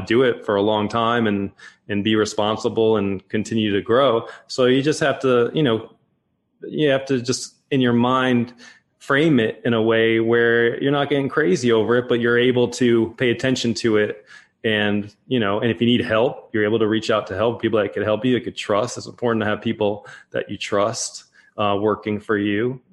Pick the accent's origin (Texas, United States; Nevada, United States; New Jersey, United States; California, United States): New Jersey, United States; I grew up in Jersey